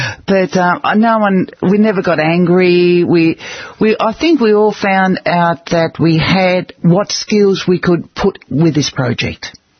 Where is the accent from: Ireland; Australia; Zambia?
Australia; I'm Australian.